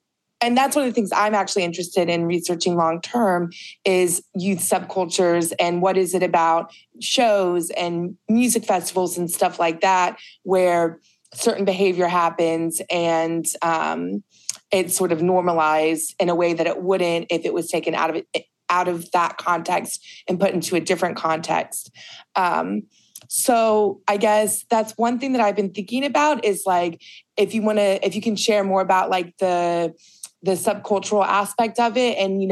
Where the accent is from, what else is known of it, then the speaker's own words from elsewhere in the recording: Ohio, United States; now in Cincinnati, United States; I live in Cincinnati, Ohio. I've never lived in Cincinnati, Ohio. I'm from Ohio, but I never lived in that city.